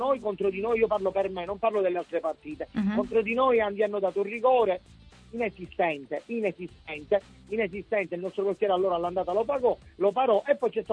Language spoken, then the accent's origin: Italian; Palermo, Sicily, Italy; la mia esternazione è stata da palermitano